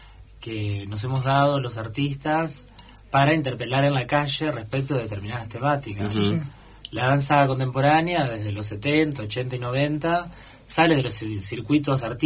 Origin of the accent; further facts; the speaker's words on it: Entre Ríos, Argentina; now in Rosario, Argentina; Soy entrerriano.